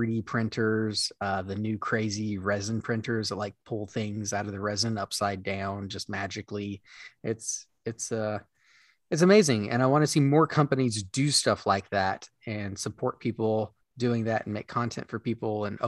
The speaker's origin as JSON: {"language": "English", "region": "Tennessee", "country": "United States", "tie": "born or raised there", "said": "Tennessee."}